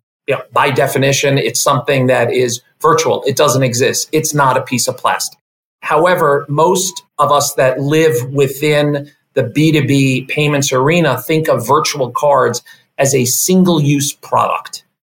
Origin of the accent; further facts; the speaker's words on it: New York, United States; I am born and raised in New York. I do currently reside in New York.